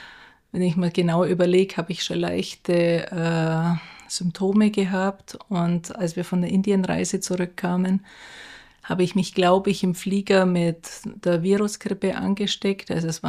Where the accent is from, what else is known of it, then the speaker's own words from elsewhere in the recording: Augsburg, Bavaria, Germany; Ich bin jetzt 60 Jahre alt. Ich bin aus dem Süden Deutschlands, wie man es mir anhört, aus dem wunderschönen Augsburg.